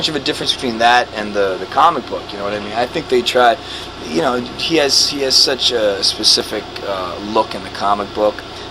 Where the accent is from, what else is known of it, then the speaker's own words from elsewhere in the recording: Boston, Massachusetts, United States; I mean, I'm not built for the heat. You know what I mean? I'm from Boston.